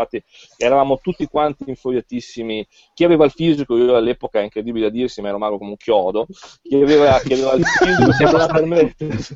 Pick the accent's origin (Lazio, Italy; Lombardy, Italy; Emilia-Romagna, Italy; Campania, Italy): Emilia-Romagna, Italy; Bologna; Io vengo da Bologna, Basket City per eccellenza